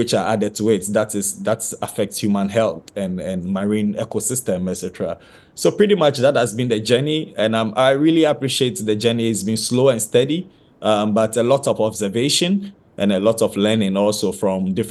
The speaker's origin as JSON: {"language": "English", "country": "Ghana", "tie": "born or raised there", "said": "the childhood that I had growing up in Ghana."}